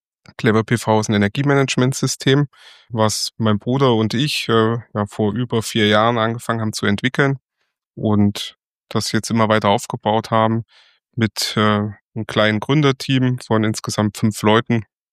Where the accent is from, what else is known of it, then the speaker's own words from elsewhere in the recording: Thuringia, Germany; now in Bavaria, Germany; Ich komme eigentlich aus Thüringen, bin dort geboren, aufgewachsen, aber nach Bayern ausgewandert, sozusagen Richtung Berge, Richtung Süden.